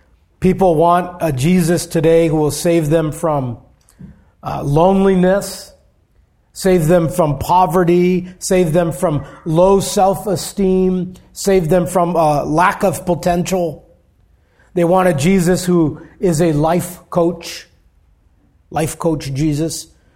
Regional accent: Hawaii, United States; I grew up in Hawaii, and as a boy, I would go out to the reef to spearfish octopus.

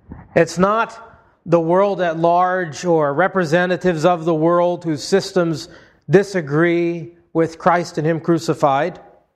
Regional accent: Hawaii, United States; I remember growing up in Hawaii and seeing the gods of my ancestors as they were carved out of blocks of wood.

